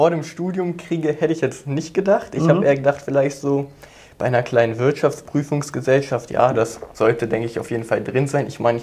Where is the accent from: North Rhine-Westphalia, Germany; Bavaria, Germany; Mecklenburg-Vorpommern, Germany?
North Rhine-Westphalia, Germany; now in Frankfurt, Germany; Ich komme aus der Nähe von Köln, habe mich halt dann eher in diesem Umfeld beworben